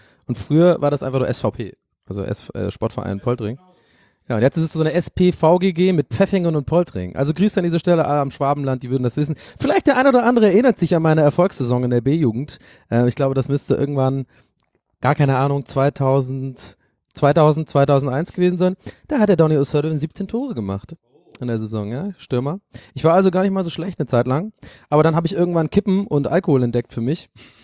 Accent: Ireland; weil ich bin in Irland geboren und da aufgewachsen.

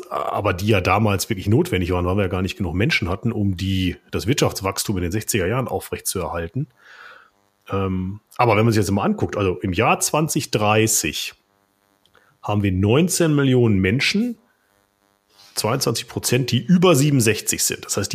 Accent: North Rhine-Westphalia, Germany; ich komme ja aus dem Ruhrgebiet

